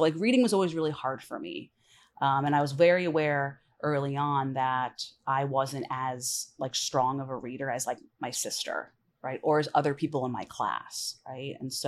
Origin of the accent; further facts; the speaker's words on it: Manhattan, New York, United States; born there; I was born in Manhattan when we were, I'm a twin.